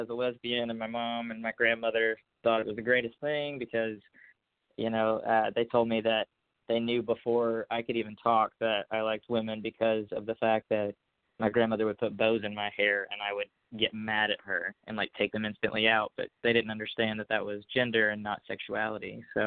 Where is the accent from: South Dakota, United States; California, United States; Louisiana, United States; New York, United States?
Louisiana, United States; now in Tennessee, United States; so I'm 24 years old. I live in Tennessee, so, you know, in the middle of the Bible Belt. But I'm originally from Louisiana